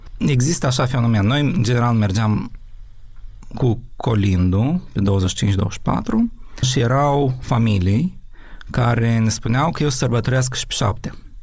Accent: Ukraine; Romanian is a second language; Eu sunt din Ucraina și la noi toți sunt catolici care sărbătoresc pe 25.

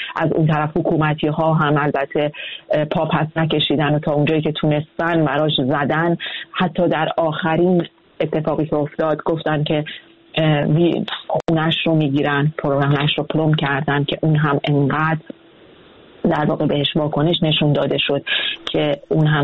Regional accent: Iran; گفتن از وطنم ایران

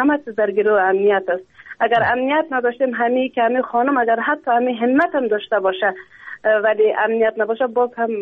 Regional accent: Afghanistan; من واقعا افتخار دارم که من افغان هستم

